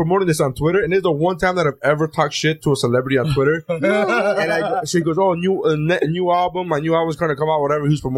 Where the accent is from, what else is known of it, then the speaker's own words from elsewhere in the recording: Miami, Florida, United States; It's because I'm from Miami. I'm not used to extreme politeness.